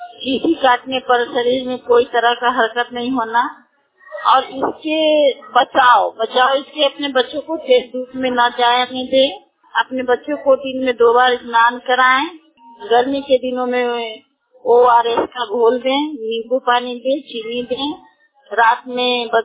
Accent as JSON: {"language": "Hindi", "town": "Patai", "region": "Bihar", "country": "India", "said": "मैं पताई पंचायत की रहने वाली हूँ।"}